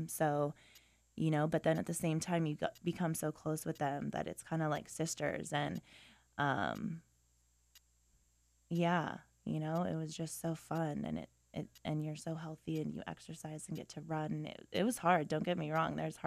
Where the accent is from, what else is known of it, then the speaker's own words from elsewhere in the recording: Los Alamitos, California, United States; also born or lived in Long Beach; I was born in Long Beach, and we lived, actually on a bumpy road, as we like to call it. That was fun to get driven around on. But when I was in middle school, we moved to, a town just a little bit away called Los Alamitos, and that's where I went to high school.